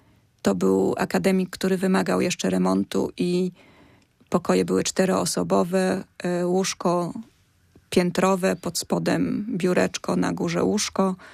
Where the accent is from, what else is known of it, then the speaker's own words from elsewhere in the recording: Wrocław, Lower Silesian Voivodeship, Poland; born there; Urodziłam się we Wrocławiu. Moi dziadkowie pochowani są we Wrocławiu